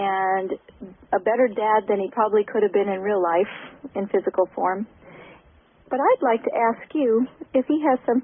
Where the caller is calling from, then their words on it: Detroit, Michigan, United States; I'm from Detroit.